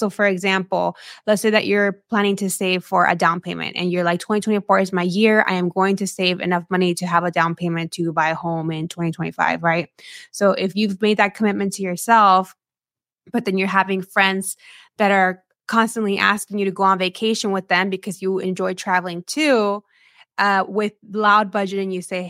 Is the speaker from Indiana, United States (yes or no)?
no; California, United States; now in Chicago, United States; I am currently Chicago based. I've called Chicago home for 2 years, but this is not where I'm from. I am originally from a small agricultural border town in Southern California.